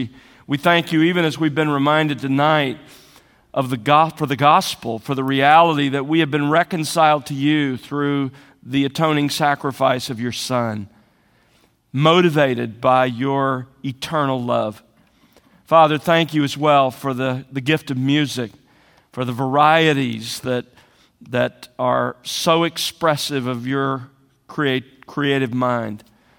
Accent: Alabama, United States; I was raised in South Alabama, and we shelled bushels of purple hull peas.

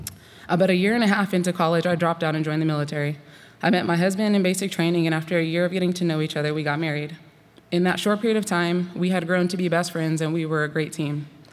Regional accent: California, United States; I grew up in Northern California in a single-parent household.

